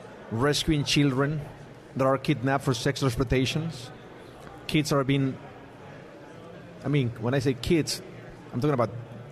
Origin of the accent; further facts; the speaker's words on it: Mexico; English is a second language; I'm from Mexico. So two Mexican guys with my Americano friend